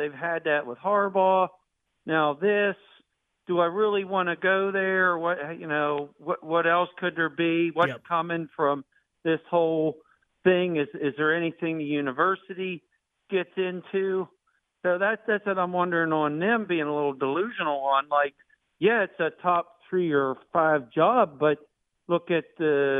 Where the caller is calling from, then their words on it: Altoona, Pennsylvania, United States; from Altoona.